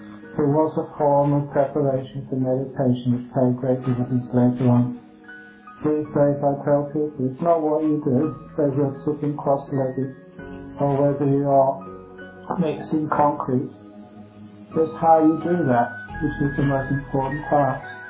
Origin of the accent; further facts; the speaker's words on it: England, United Kingdom; I was just very fussy when I was growing up in England.